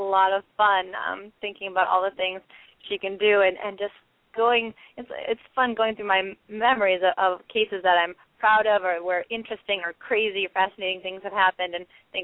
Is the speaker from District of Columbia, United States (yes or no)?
yes; Washington, District of Columbia, United States; One is, you know, it's my hometown. I know it inside and out. I've been to every neighborhood so many times.